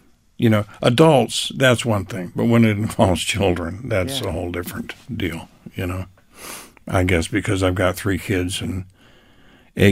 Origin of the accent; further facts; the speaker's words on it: San Antonio, Texas, United States; Well, raised in San Antonio, started my music career in San Antonio.